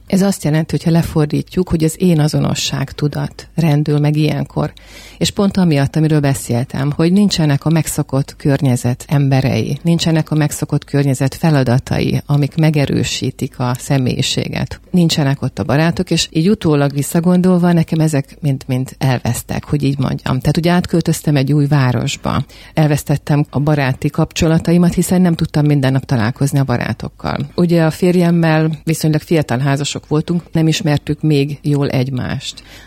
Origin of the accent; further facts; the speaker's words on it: Kiskunhalas, Bács-Kiskun, Hungary; én szülővárosom Kiskunhalas, a házasságunk után átköltöztünk egy másik városba, és ott születtek a gyerekek.